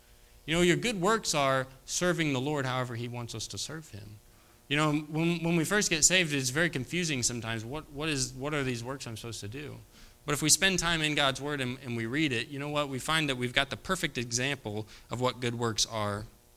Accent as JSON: {"language": "English", "region": "West Virginia", "country": "United States", "said": "I'm from West Virginia, and go Mountaineers, right?"}